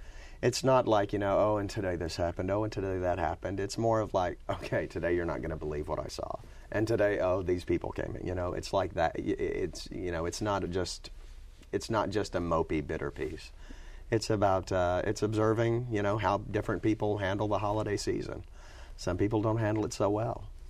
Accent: Louisiana, United States; I'm from South Louisiana, so... you know, when I drive the back roads when I go home.

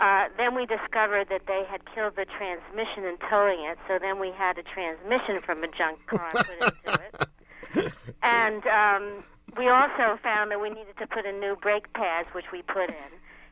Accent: Washington, District of Columbia, United States; I'm from Washington, D.C.

